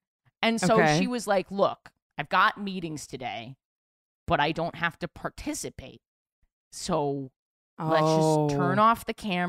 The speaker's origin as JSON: {"language": "English", "town": "Milwaukee", "region": "Wisconsin", "country": "United States", "tie": "born or raised there", "said": "I was born and raised in Milwaukee."}